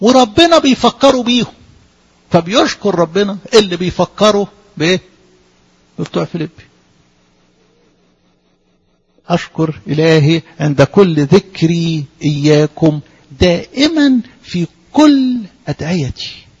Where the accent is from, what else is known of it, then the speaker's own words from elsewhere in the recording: Egypt; عندنا في مصر